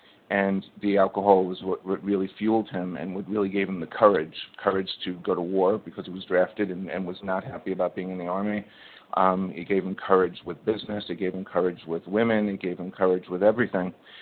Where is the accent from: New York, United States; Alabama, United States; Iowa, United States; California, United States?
New York, United States; New York City; I'm from New York City